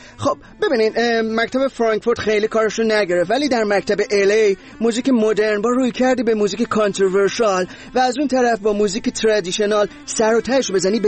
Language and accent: Persian; Iran; moved away as an adult; من خودم توی این 6 ماهی که از ایران بیرون اومدم